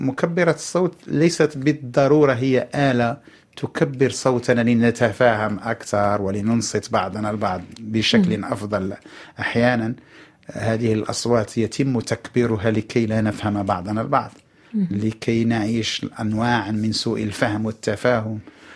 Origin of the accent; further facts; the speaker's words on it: Ben Ahmed, Casablanca-Settat, Morocco; طفولتي يمكن أن أقول ببساطة إنها كطفولات الآخرين في منطقتي، في مسقط رأسي، في منطقة مطبوعة بالطابع القروي، في مسقط رأسي بن حمد، بلدة صغيرة من 20 إلى 25 ألف، 30 ألف الآن، مسكونة بالروح الزراعية والفلاحية والقروية.